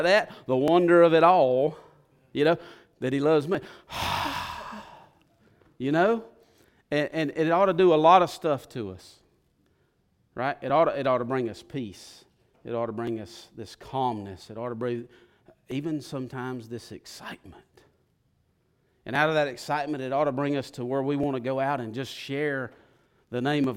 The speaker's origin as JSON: {"language": "English", "region": "the South", "country": "United States", "said": "I know I'm from the South, so that's a hard word for us Southerners to say because it sounds like all"}